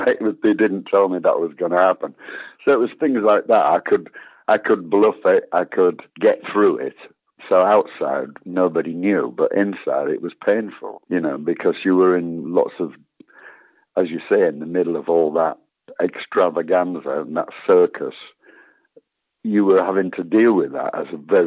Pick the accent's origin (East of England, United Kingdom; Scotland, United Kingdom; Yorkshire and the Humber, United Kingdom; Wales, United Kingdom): Yorkshire and the Humber, United Kingdom; And I approached the whole thing, really, as a Yorkshireman.